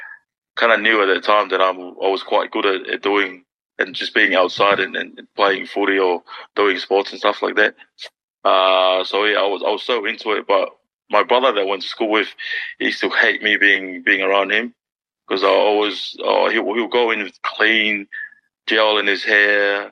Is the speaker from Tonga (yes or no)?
yes; Tongatapu, Tonga; born there; I was born in Nogalofa Tofua, the hospital in Tongatapu. I'm the baby of the family. We've got six of us. I've got four boys and two girls. And I grew up in a big family.